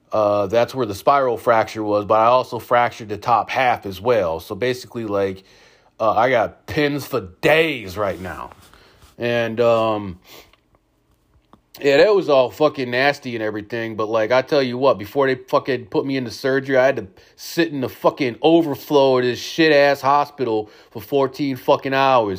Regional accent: Rochester, New York, United States; born there; not like the hospital that I was born at in Rochester, New York

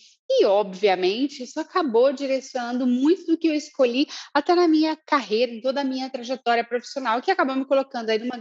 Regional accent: Minas Gerais, Brazil; vocês já perceberam pelo meu sotaque, já sabem, eu não nego, eu sou mineira, né? E Minas teve uma influência muito grande

